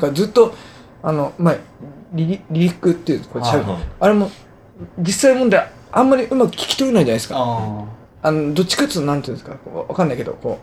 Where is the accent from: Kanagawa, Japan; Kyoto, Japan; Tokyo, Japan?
Kanagawa, Japan; Yokohama; 僕、横浜です。